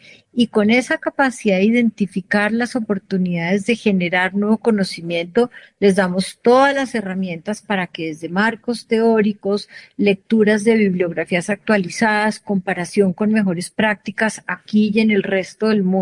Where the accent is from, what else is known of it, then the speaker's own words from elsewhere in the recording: Colombia; nosotros partimos del reconocimiento de que somos colombianos e hispanohablantes